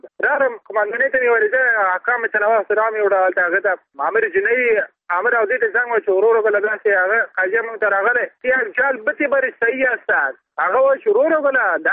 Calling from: Balkh, Afghanistan; زه د بلخ ولایت اوسیدونکی یم.

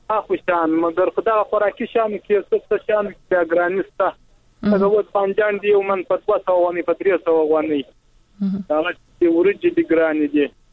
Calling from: Nawzad, Helmand, Afghanistan; هم د یلمند نوزاد په تاسو

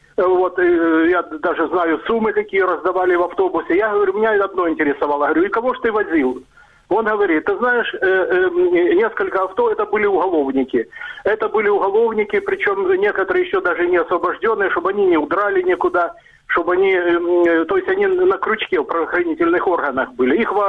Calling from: Dnipro, Dnipropetrovsk Oblast, Ukraine; я же звоню из Днепра

